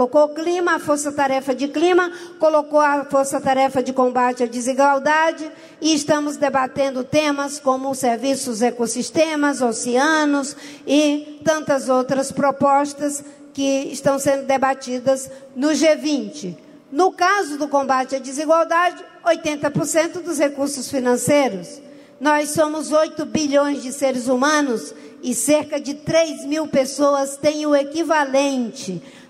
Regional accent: Acre, Brazil; lá no meu estado do Acre, meu estado de origem

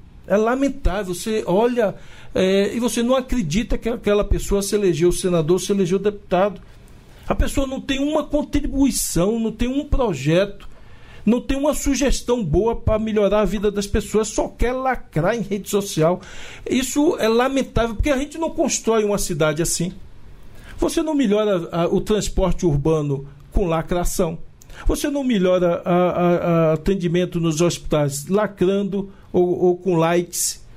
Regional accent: Brazil; Como eu vim lá da Liberdade, num bairro popular

